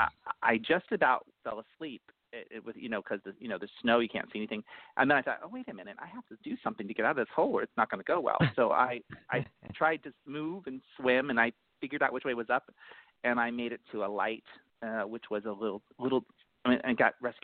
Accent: Ohio, United States; now in California, United States

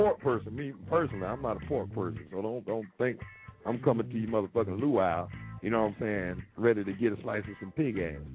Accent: Florida, United States; Well, yeah, you know, I'm from Florida. It tastes like chicken.

